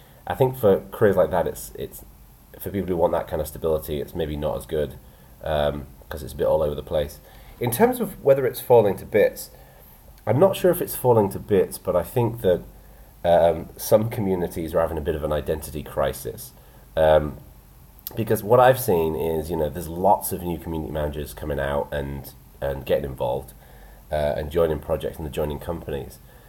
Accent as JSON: {"language": "English", "region": "England", "country": "United Kingdom", "said": "And it was all weird to me because I'm English."}